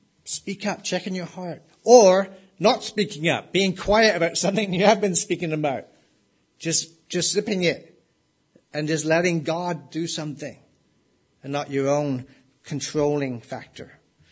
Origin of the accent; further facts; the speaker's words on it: England, United Kingdom; I'm just English, I can't. I'm like white and English, I can't move very good.